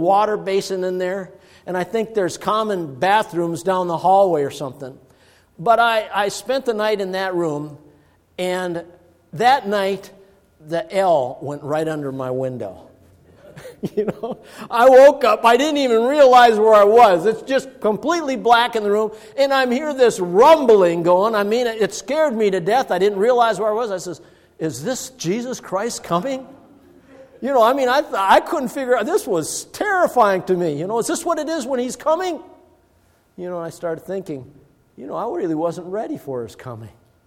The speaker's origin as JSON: {"language": "English", "town": "Duluth", "region": "Minnesota", "country": "United States", "said": "I'm from Duluth, Minnesota."}